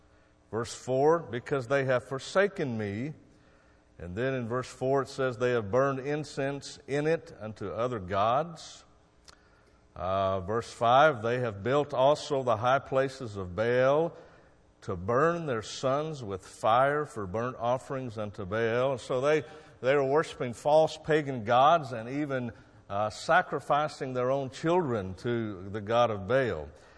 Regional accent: Oklahoma, United States; now in Michigan, United States

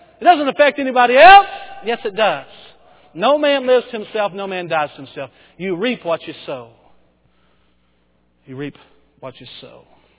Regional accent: Bowie, Texas, United States; I'm from Bowie, Texas. In fact, I'm not just from Bowie. I grew up 3 miles outside of Bowie, Texas. All right? I grew up in the country.

